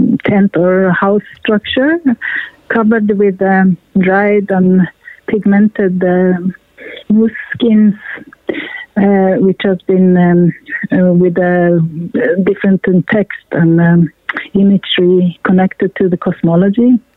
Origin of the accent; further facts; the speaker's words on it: southwestern Sápmi, Norway; but I'm also in Sápmi, in the southwestern part of Sápmi. So I'm both from Norway and Sápmi. And I'm in my studio at the coast by the ocean.